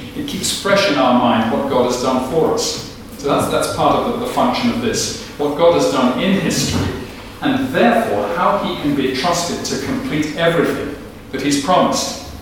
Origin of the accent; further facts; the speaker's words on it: England, United Kingdom; now in Scotland; I'm an Englishman living in Scotland.